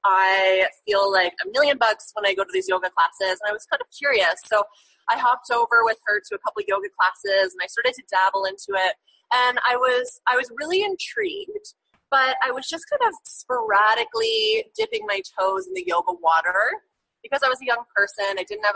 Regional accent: Ajax, Ontario, Canada; now in Costa Rica; as Megan said, and I'm from Toronto, Canada, just outside of the city, a small suburban town, Ajax, and I am currently in Costa Rica right now

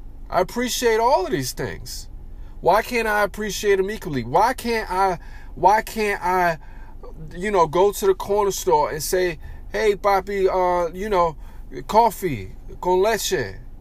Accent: United States; Because I am. I was born and raised in America. With Puerto Rican descent.

